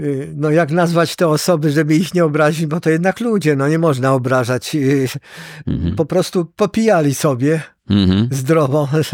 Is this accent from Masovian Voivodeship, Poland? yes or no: yes; Żyrardów, Masovian Voivodeship, Poland; born there; now in Warsaw, Poland; A ja urodziłem się w Żyrardowie. Znane miasto przemysłowe, zakłady lniarskie.